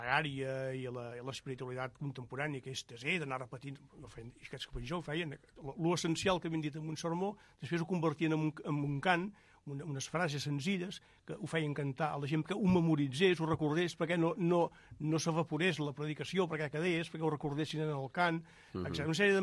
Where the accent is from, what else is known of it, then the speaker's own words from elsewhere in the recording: Manresa, Catalonia, Spain; Sí, soc fill de Manresa.